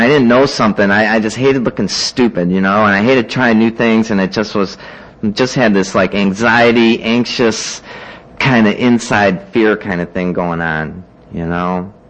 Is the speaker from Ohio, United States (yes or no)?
yes; Cleveland, Ohio, United States; I grew up over here. I grew up down in Cleveland on East 71st Street, you know.